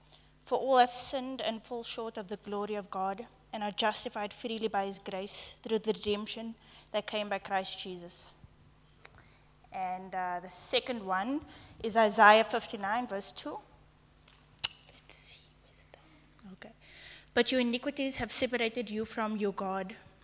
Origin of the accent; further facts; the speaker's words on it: England, United Kingdom; I'm English, so I don't get that.